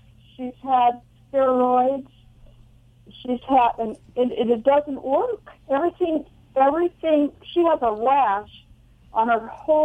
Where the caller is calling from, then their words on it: Cayucos, California, United States; Actually, from Cayucas.